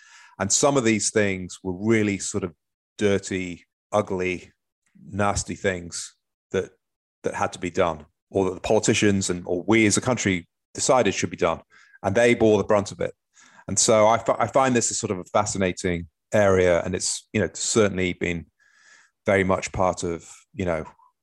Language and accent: English; Manchester, North West England, United Kingdom; So, you know, I grew up in Manchester.